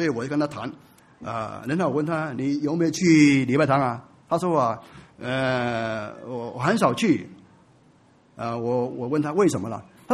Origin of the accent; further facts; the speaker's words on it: China; 我们中国人其实有人问我这个常常跟大家讲，我们中国的文化是什么？